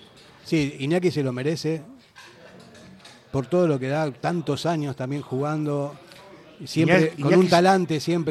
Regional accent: Uruguay; Le digo, no, yo soy uruguayo.

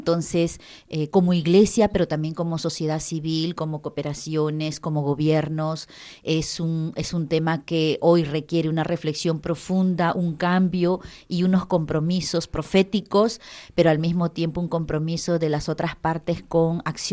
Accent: Peru; now in Bolivia; soy de Perú, pero realizo mi misión en Bolivia, en territorio indígena.

